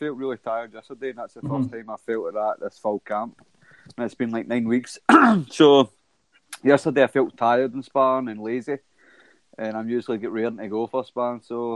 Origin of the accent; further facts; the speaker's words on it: Holytown, Scotland, United Kingdom; we visited where I grew up in Hollytown and that, the flats and stuff like that, so reminisced a wee bit